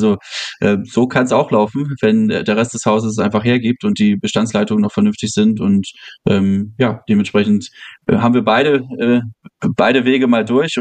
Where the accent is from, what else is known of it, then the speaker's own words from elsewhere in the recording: Hamburg, Germany; ich komme ursprünglich aus Hamburg, das ist derselbe Architekt, der in den 90ern das Elternhaus gebaut hat, in dem ich aufgewachsen bin